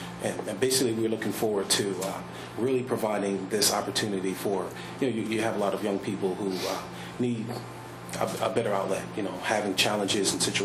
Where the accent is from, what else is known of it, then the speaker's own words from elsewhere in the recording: Snow Hill, Maryland, United States; I'm originally from Snow Hill, but I lived there for a period of time.